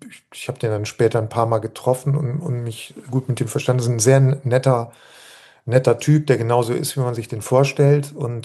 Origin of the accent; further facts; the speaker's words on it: Cologne, North Rhine-Westphalia, Germany; also als Kölner.